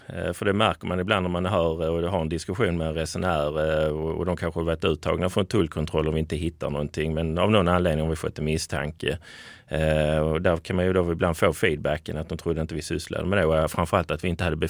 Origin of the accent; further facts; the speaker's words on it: Skåne, Sweden; Jag är en glad skåning i mina bästa år, höll jag på att säga.